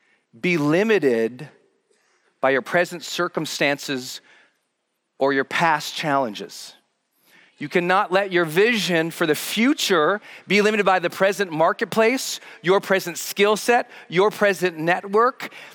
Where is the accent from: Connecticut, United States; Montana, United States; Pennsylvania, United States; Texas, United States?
Montana, United States; because I grew up in towns in Montana where there wasn't two sides of the track. Our towns were so poor, there wasn't a track.